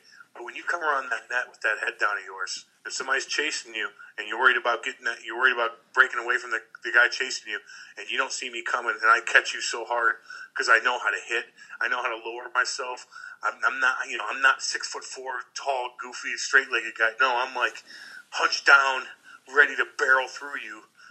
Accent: Eureka, United States; And you know, because I was from Eureka, you know, I was playing AAA hockey, and we're playing in the Michigan National Hockey League

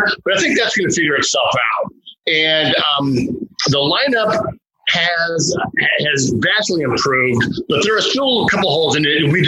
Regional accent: San Diego, California, United States; the Padres, this is my hometown team. I'm born and raised with this team, as you are with the Astros.

